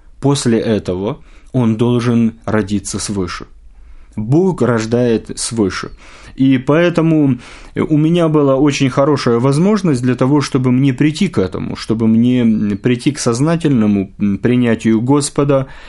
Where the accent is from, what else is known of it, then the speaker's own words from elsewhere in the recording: Kobrin, Brest Region, Belarus; born there; Я родился в Белоруссии, в городе Кобрине, это Брестская область.